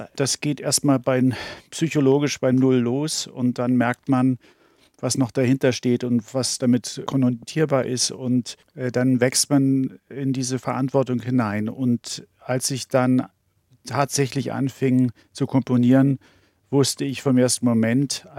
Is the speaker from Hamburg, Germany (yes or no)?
yes; Hamburg, Germany; born there; Ich bin ja ein gebürtiger Hamburger, aber meine Familie, das sind alles Berliner.